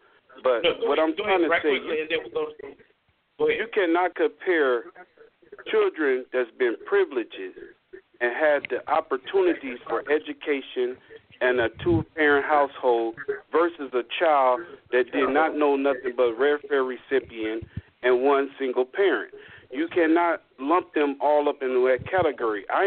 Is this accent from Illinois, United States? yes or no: yes; Illinois, United States; now in Grand Rapids, United States; Now, I'm from Grand Rapids, Michigan, but okay. I'm originally from Illinois, but this ain't about me.